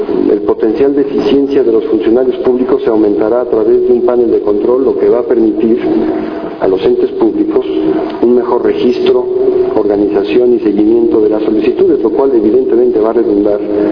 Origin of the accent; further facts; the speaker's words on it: Mexico City, Mexico; como orgulloso chilango que soy, por participar en un acontecimiento de tanta importancia para mi ciudad